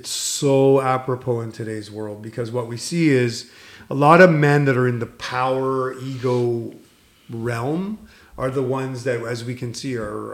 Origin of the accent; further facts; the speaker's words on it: Canada; we're Canadian, by the way